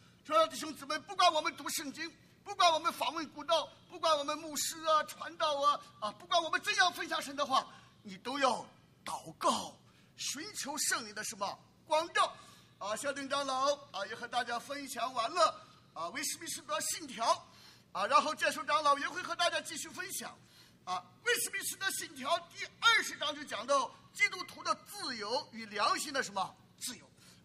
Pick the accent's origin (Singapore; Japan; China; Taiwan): China; now in United States; 过去我在中国大陆长大，对中国大陆宣教